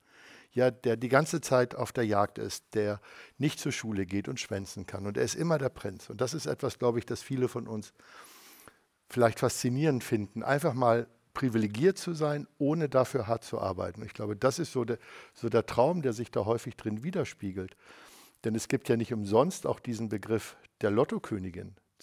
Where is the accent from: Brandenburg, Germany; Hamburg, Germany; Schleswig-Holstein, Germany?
Hamburg, Germany; weil ich komme ja aus Hamburg